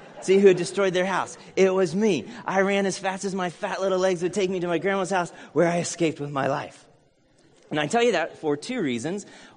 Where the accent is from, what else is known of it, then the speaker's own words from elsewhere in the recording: Farmland, Indiana, United States; So I grew up outside of Farmland, Indiana. Anybody know Farmland? Like the town, not the everywhere. Grew up on this land that our family homesteaded 1830 sometime. This is like the classic Hoosier sort of deal.